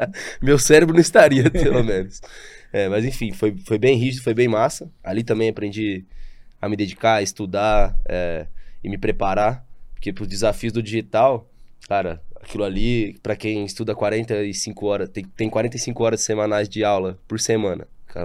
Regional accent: São Paulo, Brazil; Eu tenho 26 anos, né? Vim do interior de São Paulo.

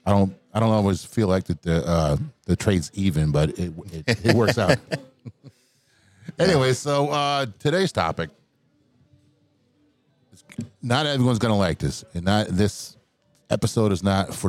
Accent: Detroit, Michigan, United States; But I always thought it came from my hometown, Detroit, with groups like, you know, guys like … which I consider the godfather of horrorcore.

